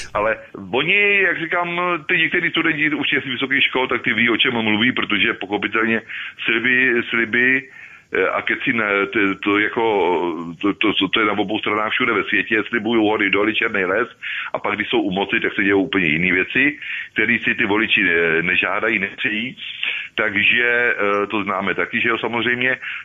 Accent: Hoštice u Volyně, South Bohemian Region, Czechia; U nás v Hoštici u Volině, malinká vesnička na našem zámečku

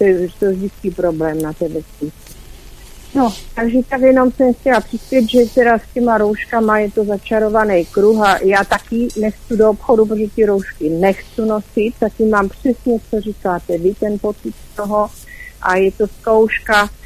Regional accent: Olomouc Region, Czechia; accent: Hanák; Já jsem právě z Olomoucka, no.

